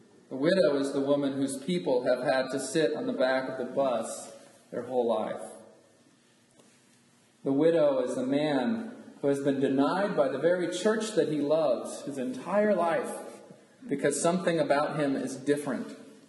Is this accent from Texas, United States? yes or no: yes; Houston, Texas, United States; from a two-week vacation in Houston, Texas, my hometown. That's where I grew up.